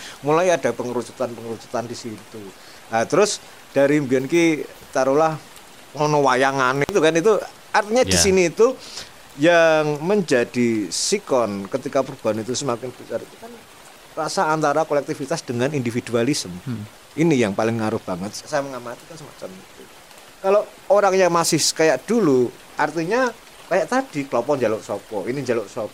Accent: Java, Indonesia; sebagai orang Jawa

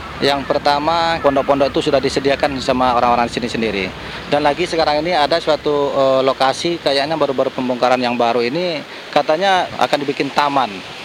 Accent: Palembang, South Sumatra, Indonesia; Kita berasal dari Sumatera, kebetulan dari Palembang gitu.

